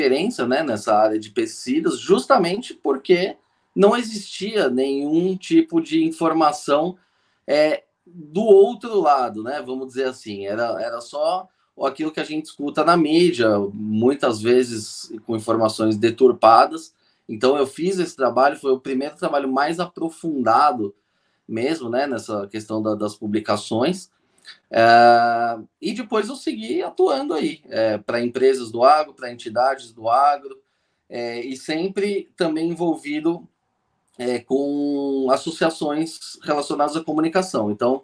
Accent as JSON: {"language": "Portuguese", "region": "São Paulo", "country": "Brazil", "tie": "born or raised there", "said": "vivi a minha vida toda em São Paulo, ainda moro em São Paulo"}